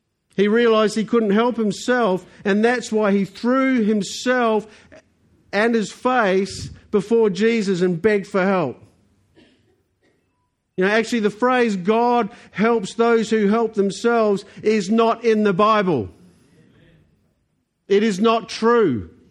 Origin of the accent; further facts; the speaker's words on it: New Zealand; accent: New Zealand; Sorry, it's my New Zealand accent.